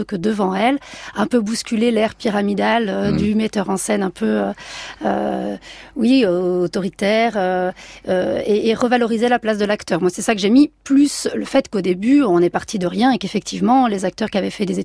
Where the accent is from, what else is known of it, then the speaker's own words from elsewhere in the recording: south of France, France; also born or lived in -; moi je viens donc du sud de la France. Enfin, j'ai grandi à partir de mes 11 ans là-bas